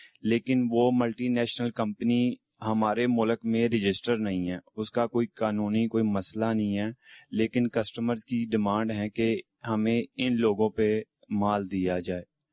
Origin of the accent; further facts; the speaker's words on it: Lahore, Punjab, Pakistan; میرا تعلق لاہور سے ہے.